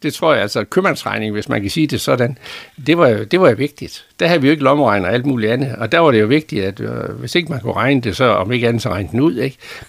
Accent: Jerup, North Denmark Region, Denmark; also born or lived in Aalbæk / Frederikshavn; min mor drev et bageri i Jerup, og på et tidspunkt, der kom der en og ville købe det. Og så flyttede vi fra Jerup, hvilket jeg ikke var særlig glad for.

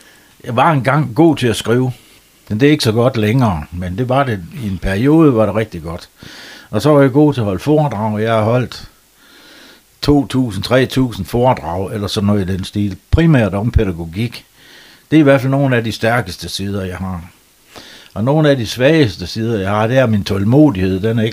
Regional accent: North Denmark Region, Denmark; now in Skagen, Denmark; Jeg er og bliver himmerlænding. Og det er de jo ikke i Skagen.

